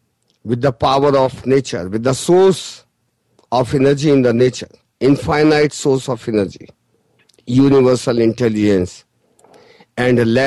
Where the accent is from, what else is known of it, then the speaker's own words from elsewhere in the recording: India; English is a second language; I'm from India, I don't know the exact term for that man